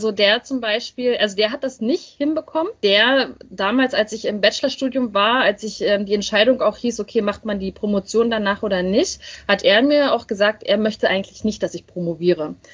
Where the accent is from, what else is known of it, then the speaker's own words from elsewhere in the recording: East Germany, Germany; als in Ostdeutschland, wo ich herkomme.